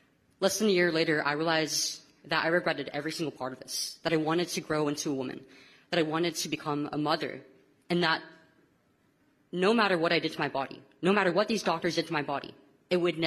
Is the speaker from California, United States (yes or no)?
yes; California, United States; Hi, Charlie. … I am a detransitioner from the San Joaquin Valley of California.